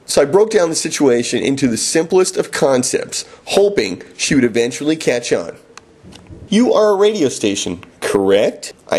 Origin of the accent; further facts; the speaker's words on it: Brooklyn, New York, United States; I was hoping the fact that I was from Brooklyn and had the same name as him would get me in.